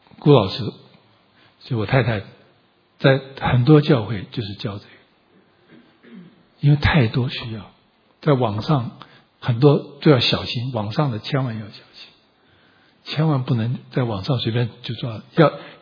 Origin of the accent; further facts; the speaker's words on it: China; 我们都中国人